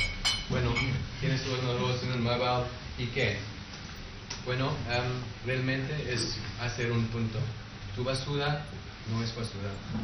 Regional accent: South Africa; Spanish is a second language; soy obviamente de catalán, ¿no? Mi canción es muy mal y mi catalán peor. Soy de Sudáfrica

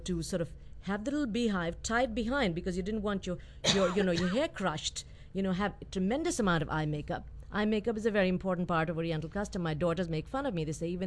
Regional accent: Peshawar, Khyber Pakhtunkhwa, Pakistan; Growing up in Peshawar where the hijab was very much part of the culture

